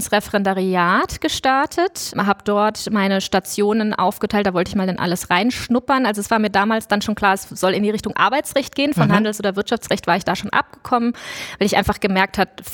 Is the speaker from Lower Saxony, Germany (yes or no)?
no; Rhineland-Palatinate, Germany; Ich komme nicht aus der Gegend, ich komme aus der Pfalz ursprünglich tatsächlich